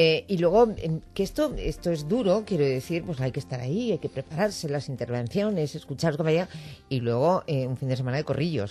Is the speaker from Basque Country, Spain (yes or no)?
yes; Bilbao, Basque Country, Spain; que yo soy de Bilbao, cuidado.